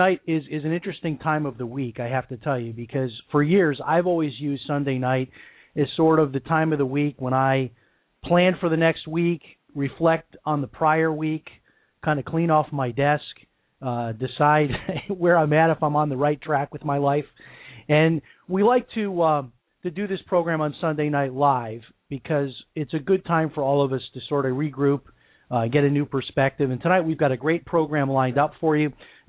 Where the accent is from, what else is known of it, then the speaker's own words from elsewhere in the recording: Chicago, Illinois, United States; now in Palm Coast, United States; I had the opportunity to meet up with my high school band director from when I grew up in Chicago.